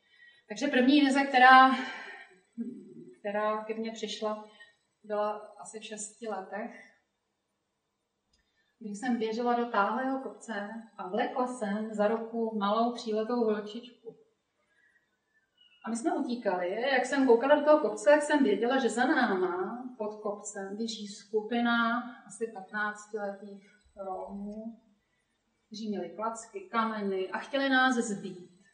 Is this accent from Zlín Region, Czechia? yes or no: no; Teplice, Ústí nad Labem Region, Czechia; já jsem se narodila dvěma milujícím se lidem v Teplicích, žiju tam celý život, kteří nevěřili v Boha, nechodili do kostela